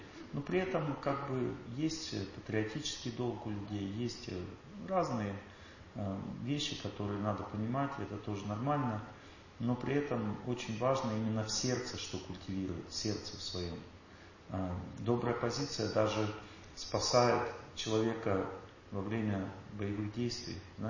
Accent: Russia; она когда увидела, что я русский, она побелела просто и швырнула мне этот паспорт.

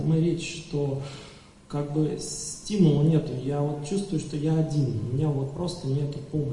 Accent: Kemerovo, Kemerovo Oblast, Russia; Да, я из Кемерово приехал.

